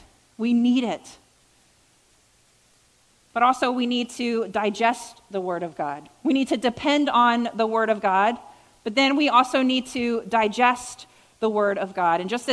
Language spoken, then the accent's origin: English; Virginia, United States; And my pawpaw, I grew up in Virginia, and my pawpaw, he raised cattle.